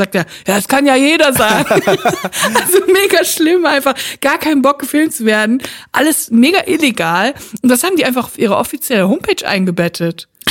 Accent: Siegen, North Rhine-Westphalia, Germany; in Siegen im Gefängnis saß, wo ich herkomme.

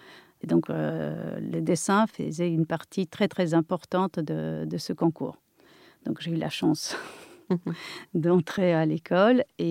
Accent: Poland; French is a second language; moved away; j'ai appris le français en Pologne et... Donc c'est toujours la langue que j'adorais et que je préférais à l'anglais.

